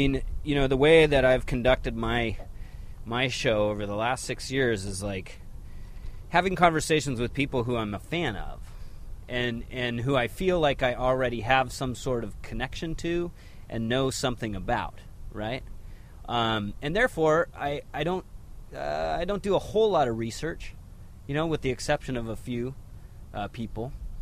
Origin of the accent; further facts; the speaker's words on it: Indianola, United States; You know, growing up in Indianola.